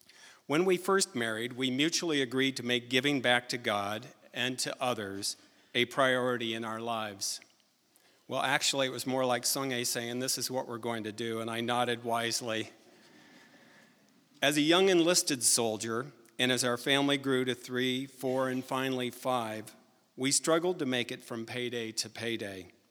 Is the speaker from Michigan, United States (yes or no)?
no; Phoenix, Arizona, United States; We're approaching our 70s, so I have to speak quickly. I was born in Phoenix in the 50s, one of eight